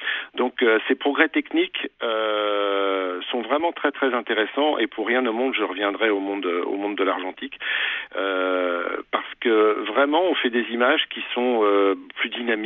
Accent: Pays de la Loire, France; je venais de la Sarthe et en bon sartois, je ne connaissais pas la Mayenne.

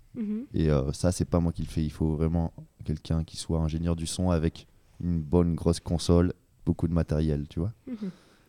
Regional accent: Hauts-de-France, France; parce que moi je viens du Nord-Pas-de-Calais, donc avec toute une histoire de lutte et de musique également.

